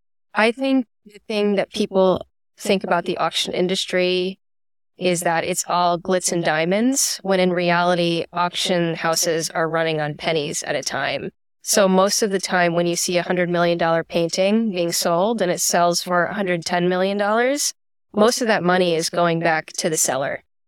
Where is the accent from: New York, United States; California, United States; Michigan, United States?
New York, United States; born there; also born or lived in Chicago; So I was born in New York, and I decided, why don't I go back to the homeland and try the auction world there?